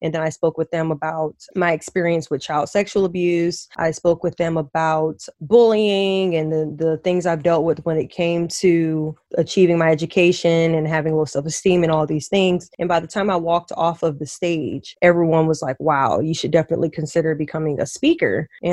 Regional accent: Georgia, United States; born there; If we take it back super far, I was born in Georgia to a military family.

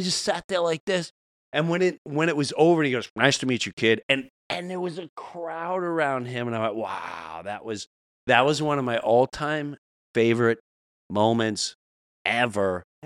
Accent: New York, United States; he's like, where are you from, kid? I went, New York

